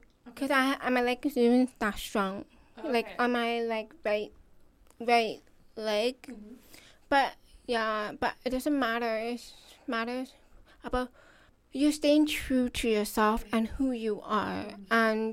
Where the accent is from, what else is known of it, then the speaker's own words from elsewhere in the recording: Vancouver, British Columbia, Canada; I am from Vancouver. I'm originally born and raised here